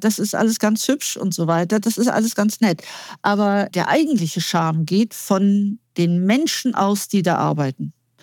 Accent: Hamburg, Germany; born there; ich bin gebürtige Hamburgerin. Also ich bin eine Hanseatin mit Leib und Seele, auch wenn ich aktuell in der Nähe von Hamburg wohne und nicht direkt in Hamburg.

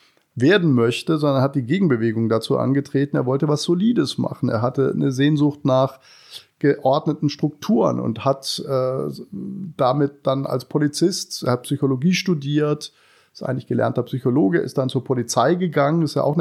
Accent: Germany; moved away as an adult; ich bin damals von da, wo ich aufgewachsen bin, das war ein kleiner Ort an der Schweizer Grenze, nach München gegangen, nach meinem Abitur

